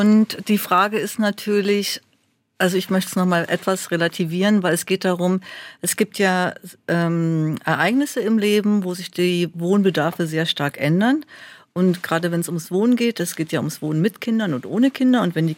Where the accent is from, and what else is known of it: Berlin, Germany